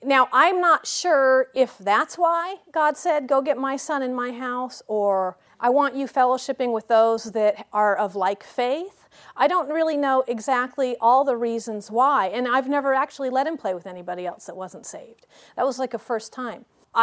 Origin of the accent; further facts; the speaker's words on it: Illinois, United States; also born or lived in Connecticut; And I grew up in Illinois and Connecticut, and there was lots of land and lots of playing